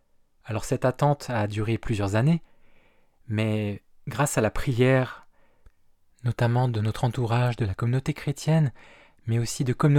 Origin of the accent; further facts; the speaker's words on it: France; moved away as an adult; now in Montréal, Canada; J'ai quitté la France en 2009 pour venir travailler à Celles et Lumières. En 2011, je suis rentré en France pour me marier, et quelques jours après notre mariage, mon épouse et moi sommes revenus nous installer à Montréal.